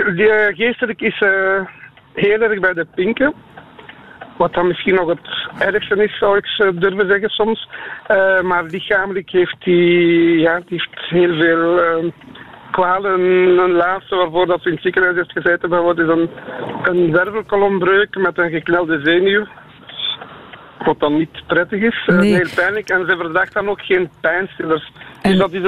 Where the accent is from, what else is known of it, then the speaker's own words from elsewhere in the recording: Brussels, Belgium; Ik ben niet uit Mortsel, uit Brussel.